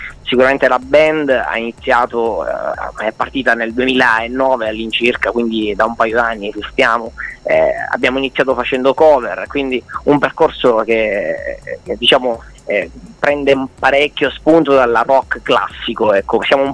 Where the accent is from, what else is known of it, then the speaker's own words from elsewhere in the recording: Sicily, Italy; anche in Sicilia chiaramente, perché noi siamo siciliani.